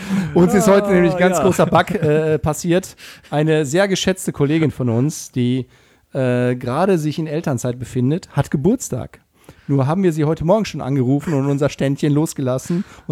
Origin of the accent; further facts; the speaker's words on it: Löhne, North Rhine-Westphalia, Germany; also born or lived in Bad Oeynhausen / Bielefeld; Ich komme aus Bad Oeynhausen. Also ach. Bad Oeynhausen bin ich geboren, in Löhne, einer Kleinstadt, aufgewachsen. Aber ich bin zur Schule gegangen in Bielefeld und habe da auch meine Sport- und Jugendzeit verbracht. Und meine Eltern leben in Bielefeld.